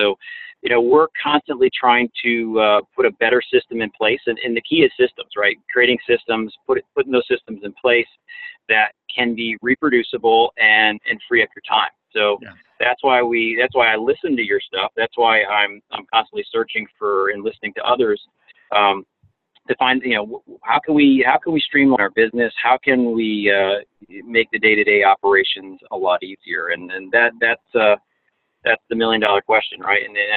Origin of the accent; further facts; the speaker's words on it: North Carolina, United States; the Winston-Salem Open in here in North Carolina, my hometown.